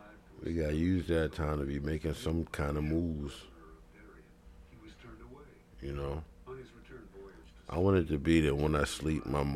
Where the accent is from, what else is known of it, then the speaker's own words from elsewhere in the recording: Philadelphia, Pennsylvania, United States; my hometown and where I'm from is Philadelphia. Right now I stay in North Philadelphia.